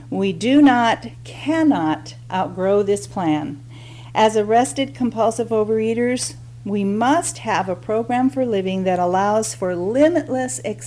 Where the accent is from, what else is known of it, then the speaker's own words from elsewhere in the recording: Stevensville, Montana, United States; from Stevensville, Montana